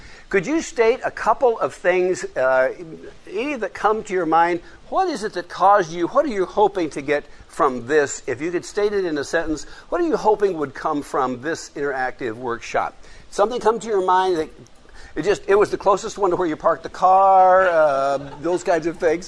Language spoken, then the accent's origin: English; Medford, Oregon, United States; also born or lived in Washington; As I mentioned … I'm from Medford, Oregon. Don't hold that against me. Ducks are okay. And they're all right. I know I moved there from Washington, where everything was dogs